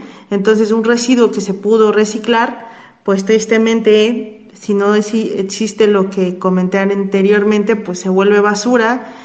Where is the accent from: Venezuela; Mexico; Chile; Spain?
Mexico; Oaxaca; Yo que soy de Oaxaca, hay sitios en los que siguen quemando la basura hoy en día